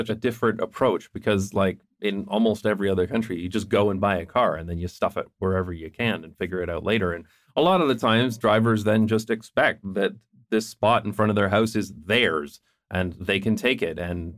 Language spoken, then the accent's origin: English; London, Ontario, Canada; And I certainly see that in my hometown of London, Ontario.